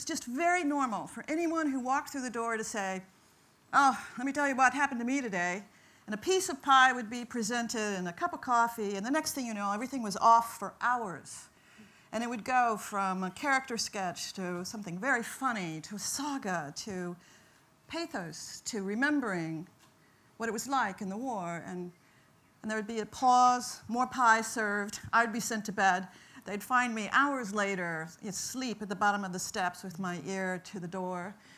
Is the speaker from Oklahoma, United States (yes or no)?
no; Kentucky, United States; And the state of Kentucky, I'm very proud I'm from there, has some of the greatest storytellers